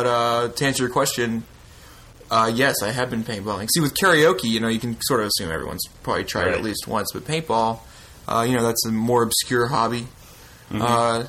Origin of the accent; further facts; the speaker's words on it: Alabama, United States; I'm from Alabama also.